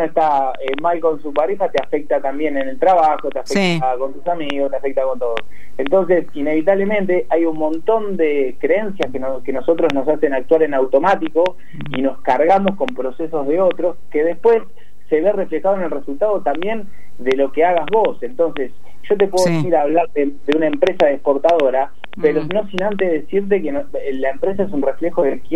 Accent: Tandil, Buenos Aires Province, Argentina; Sí, soy tandilense.

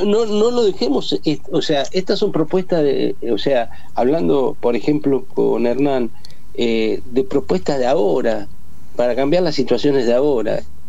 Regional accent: San Isidro, Buenos Aires Province, Argentina; porque nací en San Isidro, me crié en San Isidro y todo lo que hice en mi vida de arte parte de San Isidro hacia el mundo.

